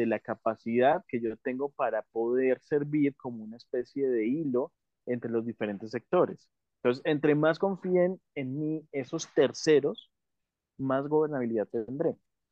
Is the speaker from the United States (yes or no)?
yes; United States; Pues simplemente yo como estadounidense me doy cuenta que no fue buena decisión.